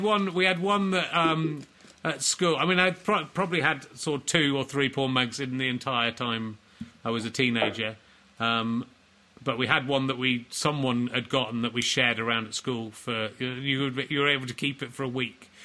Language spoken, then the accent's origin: English; York, Yorkshire and the Humber, United Kingdom; Well, I'm from York.